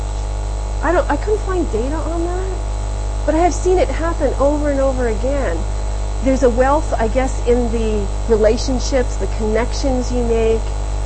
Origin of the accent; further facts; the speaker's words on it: Canada; born there; English is a second language; I was born in Canada, and my parents were both immigrants.